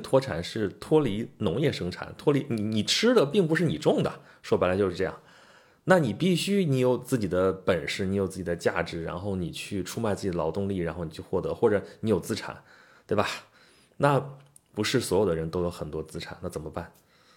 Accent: China

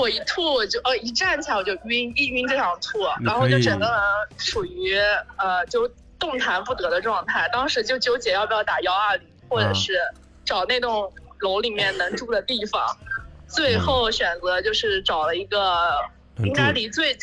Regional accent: Jinhua, Zhejiang, China; 对对对，我是金华的。

